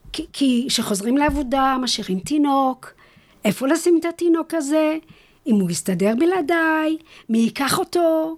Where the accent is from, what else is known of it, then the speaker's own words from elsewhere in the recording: United Kingdom; Hebrew is a second language; נכון, נכון. למרות שאני עובדת בעברית והרבה